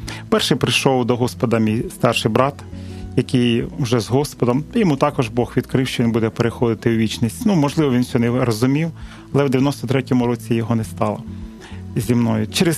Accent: Hostomel, Kyiv Oblast, Ukraine; народився я в Київській області, селище Гостомель, в 1970 році. Закінчив там 10 класів.

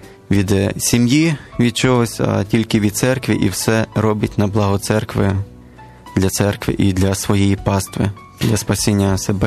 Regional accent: Ternopil, Ternopil Oblast, Ukraine; Сам з Тернополя я є.

